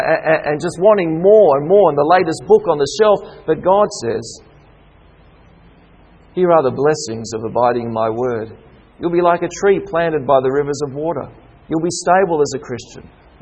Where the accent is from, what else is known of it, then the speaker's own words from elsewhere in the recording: Canberra, Australian Capital Territory, Australia; I grew up in Canberra, and when it gets to winter time, there are trees that lose their leaves altogether.